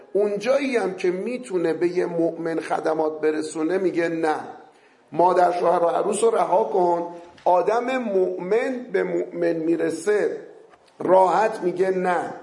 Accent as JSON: {"language": "Persian", "town": "Tehran", "region": "Tehran Province", "country": "Iran", "tie": "born there", "said": "اصالتا من اهل اصفهانم، ولی خب ما متولد تهرانی، مدتی والدین اونجا زندگی میکردن."}